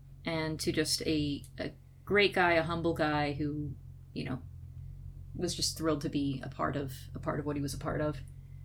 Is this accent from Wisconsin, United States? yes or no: no; Minnesota, United States; When he realized I was from Minnesota, we chatted for a while.